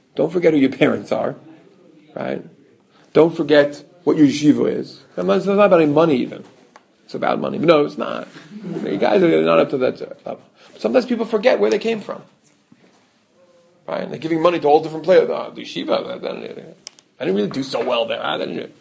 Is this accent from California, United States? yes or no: no; New York, United States; I Google, you know, I'm from New York. I don't know anything about these schools.